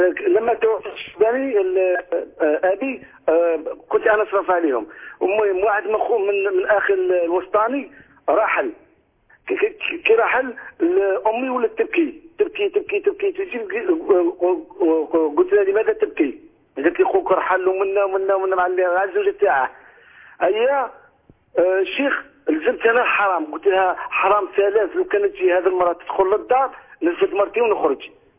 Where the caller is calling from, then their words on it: Algeria; يا شيخ أنا أتكلم معك من الجزائر